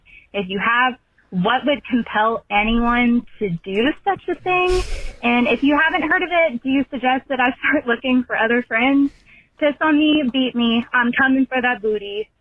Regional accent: Alabama, United States; I'm from Alabama

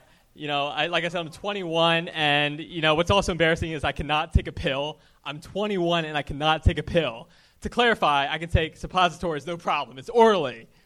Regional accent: Maryland, United States; Maryland. I drove out here 2 weeks ago.

